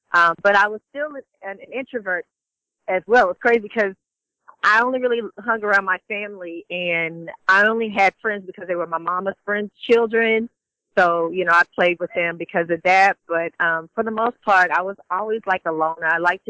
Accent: Alabama, United States; It was a lot of fun. You know, back when I was growing up, there really wasn't, there weren't a lot of worries.

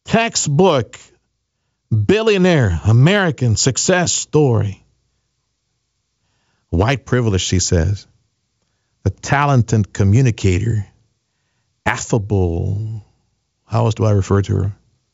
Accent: Mexico; You know, I grew up in Mexico and witnessed a true caste system.

